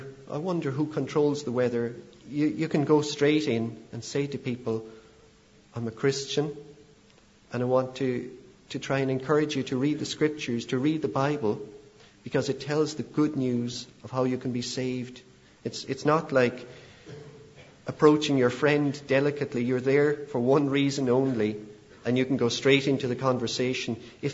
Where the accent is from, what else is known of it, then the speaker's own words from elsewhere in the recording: Carrigaline, Munster, Ireland; I grew up in Carrigaline, where I still live, and it was a very rural village when I was growing up